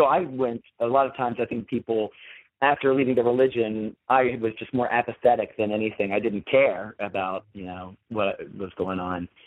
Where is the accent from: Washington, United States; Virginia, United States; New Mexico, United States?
Virginia, United States; I'm from Virginia, and he was an ex-pastor at a Presbyterian kind of church.